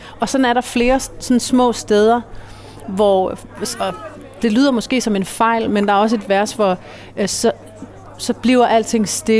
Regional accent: Svendborg, Region of Southern Denmark, Denmark; also born or lived in Sweden; Altså, jeg er jo født og opvokset i Svendborg, hvor vi sidder lige nu. Men min far er norsk, og så har jeg faktisk også levet store dele af mit liv i Sverige.

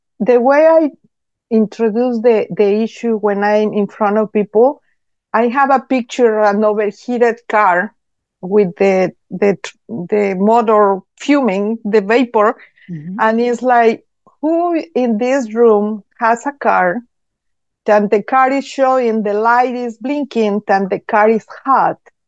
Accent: Mexico City, Mexico; My background, I'm from Mexico City, and I'm an educator.

